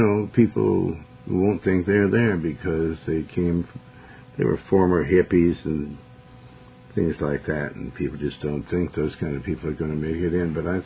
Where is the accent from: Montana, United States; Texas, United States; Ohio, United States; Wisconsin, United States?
Montana, United States; also born or lived in Joplin, Missouri; Everybody thinks I'm from New York, but I'm not. I was raised, born in Missouri, Joplin, Missouri, and raised in Montana.